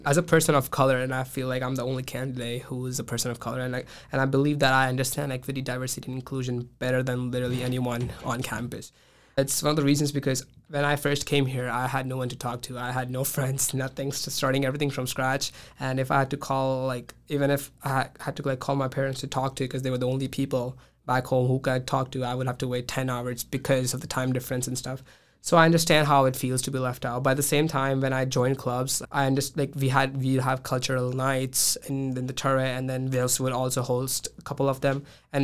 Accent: India; because I'm Indian and we have a lot of, like, festivals and stuff like that.

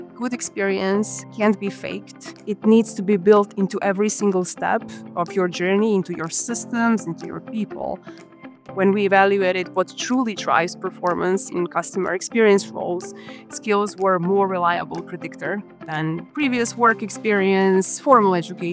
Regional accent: Croatia; now in Serbia; I am originally from Croatia, but I live in Serbia.

